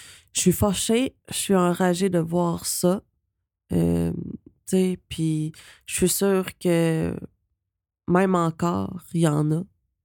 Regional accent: Saint-Bruno-de-Montarville, Quebec, Canada; born there; now in Quebec City, Canada; j'ai 34 ans, je suis chinoise cambodgienne, j'habite présentement à Québec, mais ma ville native c'est Saint-Bruno de Montarville, je suis née là. Puis moi j'ai pas mal vécu ma jeunesse à Saint-Bruno

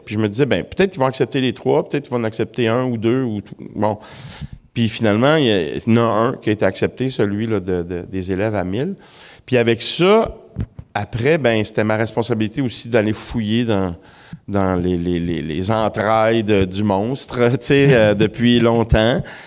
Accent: Montreal, Quebec, Canada; moi, là, je viens d'Hochelaga-Maisonneuve, quartier d'ouvriers de Montréal.

